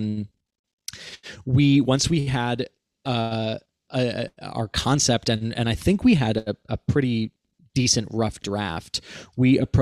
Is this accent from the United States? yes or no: yes; Cleveland, Ohio, United States; So Alex and I grew up together in Cleveland, Ohio, and we did, I know, twist.